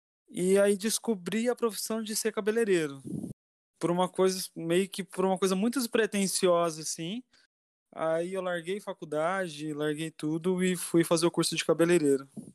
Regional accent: Campinas, São Paulo, Brazil; Sou do interior de São Paulo, na cidade de Campinas, e estou aqui em São Paulo trabalhando nessa área mais ou menos uns 2 anos e meio.

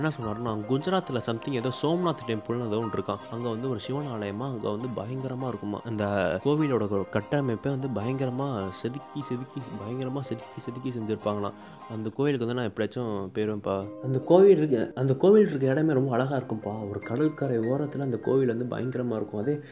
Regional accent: Thanjavur, Tamil Nadu, India; நான் தஞ்சாவூர் பக்கம் தாத்தா

